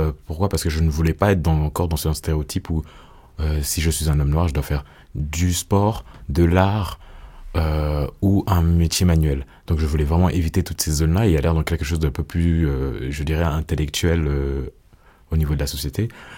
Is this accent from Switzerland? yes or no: yes; Switzerland; oui, je suis suisse, mais que je suis aussi autre chose. Donc, c'est-à-dire camerounais, noir et plein, et tout ce qui vient avec.